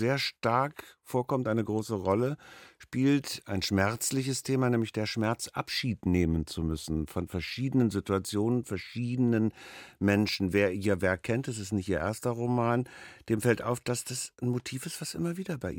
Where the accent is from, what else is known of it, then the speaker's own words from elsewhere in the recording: Berlin, Germany; Sage ich als Berliner.